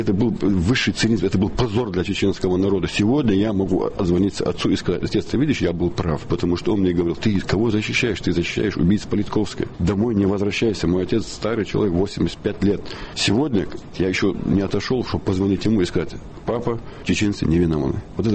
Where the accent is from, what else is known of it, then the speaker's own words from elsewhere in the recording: Chechnya, Russia; я чеченец по национальности.